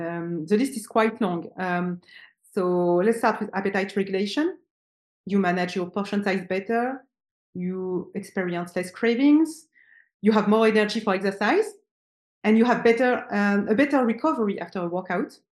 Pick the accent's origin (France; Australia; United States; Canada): France; English is a second language; I'm French.